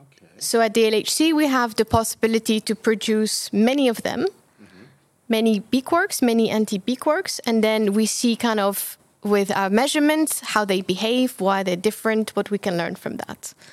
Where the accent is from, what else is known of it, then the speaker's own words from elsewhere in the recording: Algeria; moved away as an adult; also born or lived in France / Switzerland; So I come from Algeria. I was born and raised there. And then I moved to France for university